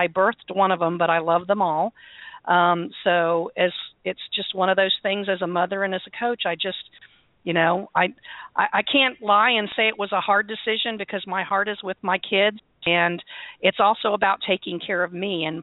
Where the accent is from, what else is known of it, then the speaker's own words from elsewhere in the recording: San Antonio, Texas, United States; born there; I was born in San Antonio, but I'm a military brat. My dad was in the Air Force, so we moved around a lot.